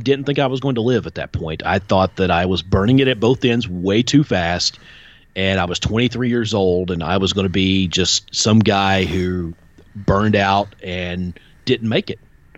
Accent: Ohio River Valley, United States; I covered LeBron, and actually, I grew up right on the Ohio River, so he wasn't far away.

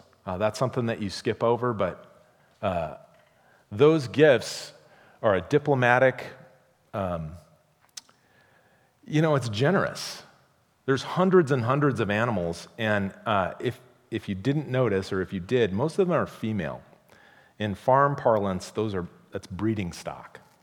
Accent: Iowa, United States; I grew up in Iowa. Real wrestling is not what's on TV now.

